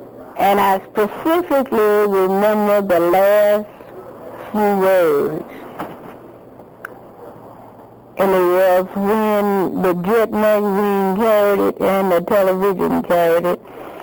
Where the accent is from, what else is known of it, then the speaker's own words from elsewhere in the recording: Watts, California, United States; some women went to my room with me because they heard that I was from Watts, and they wanted to talk to me.